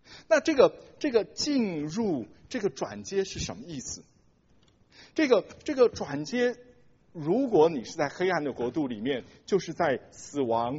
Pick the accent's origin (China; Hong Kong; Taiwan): Taiwan; now in United States; 我以前我是从台湾来的， … 后来来到美国以后我变成